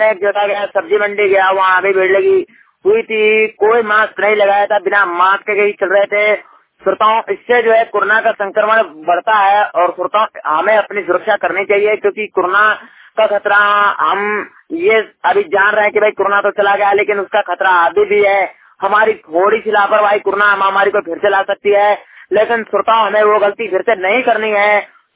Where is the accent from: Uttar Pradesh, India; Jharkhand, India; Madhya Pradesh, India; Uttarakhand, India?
Uttar Pradesh, India; श्रमिक वाणी रिपोर्टर जिला बांदा उत्तर प्रदेश से।